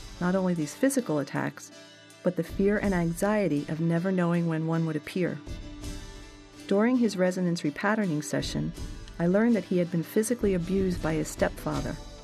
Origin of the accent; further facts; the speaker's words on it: Nevada, United States; from Nevada